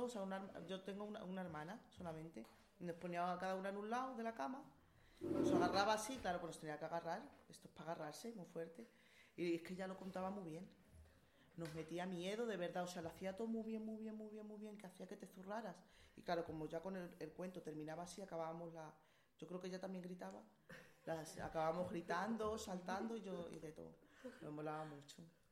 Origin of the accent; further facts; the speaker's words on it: Madrid, Community of Madrid, Spain; De Carabanchel, de aquí somos de Carabanchel toda la vi